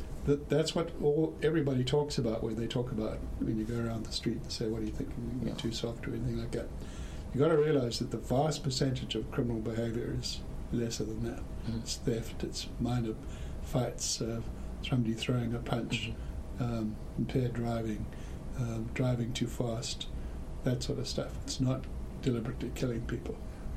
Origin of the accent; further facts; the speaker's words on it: South Africa; I grew up in South Africa, and they used to, at that time under apartheid South Africa, there was the death penalty.